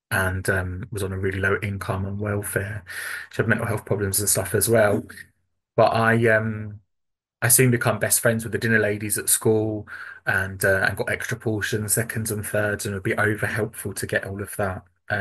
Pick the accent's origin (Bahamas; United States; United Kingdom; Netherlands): United Kingdom; from the UK. If I talk too fast, you can tell me to slow down because sometimes my accent becomes a little thick, apparently.